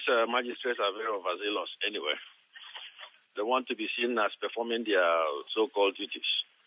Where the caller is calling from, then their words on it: London, United Kingdom; I'm calling from London.